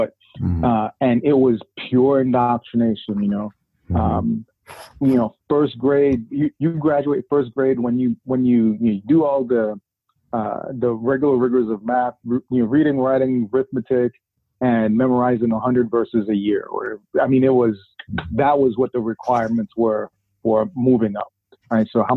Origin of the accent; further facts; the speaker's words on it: Brooklyn, New York, United States; I grew up in Brooklyn, but then I went to high school in the Bronx.